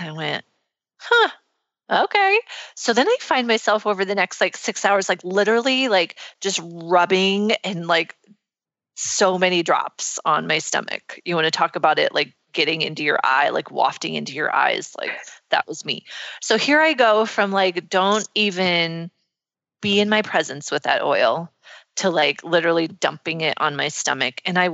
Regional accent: Nebraska, United States; Like I'm from Nebraska, right?

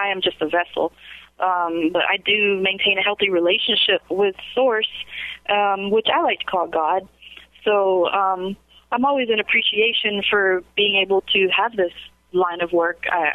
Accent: Dallas, Texas, United States; now in Hawaii, United States; Yep, I was raised in Dallas, but I'm first-generation American-born. My family is from Central America.

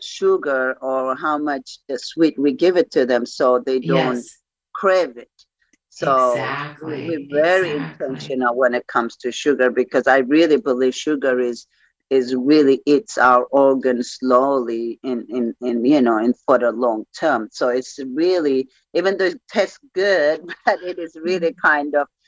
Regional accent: Ethiopia; moved away; That's what is supporting us in Ethiopia, growing up in Ethiopia.

